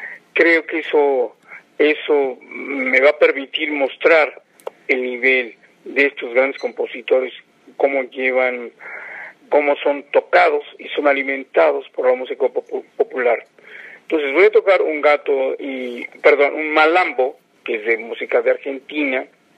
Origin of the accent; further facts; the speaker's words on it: Mexico; yo soy mexicano, soy latinoamericano